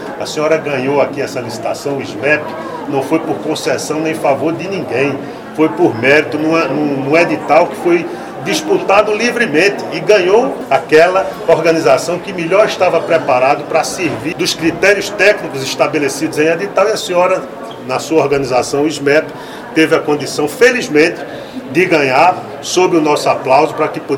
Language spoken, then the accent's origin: Portuguese; Pernambuco, Brazil; born there; A minha relação com o Araripe eu fecho de maneira magnífica. Fecho um ciclo, porque é a região onde eu nasci